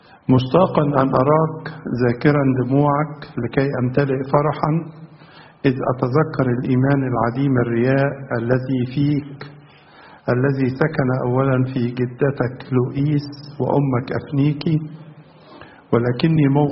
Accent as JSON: {"language": "Arabic", "country": "Egypt", "said": "بالنسبة لنا كلنا كمصريين"}